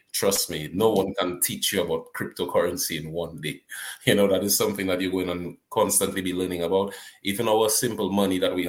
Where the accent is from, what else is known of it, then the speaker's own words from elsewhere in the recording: Dominica; I'm from Dominica as well. You know, the greatest island in the Caribbean.